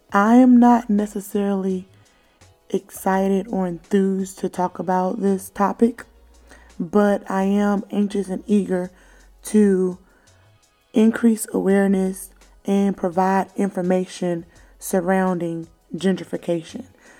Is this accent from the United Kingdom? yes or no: no; Camden, South Carolina, United States; I am from Camden, South Carolina, and I experienced gentrification on a very small scale